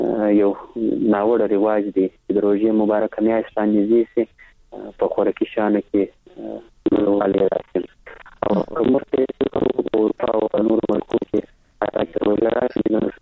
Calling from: Kandahar, Afghanistan; له کندهار درسره ټلیفون لیکته وصل سوي.

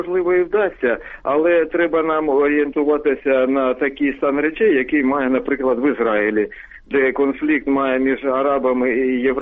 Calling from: Sumy Oblast, Ukraine

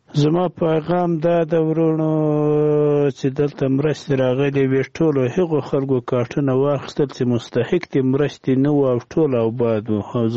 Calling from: Paktika, Afghanistan; زه د پکتیکا دی ولایت سروبي دی ولسوالي خانی کلا زه خبرې کوم.

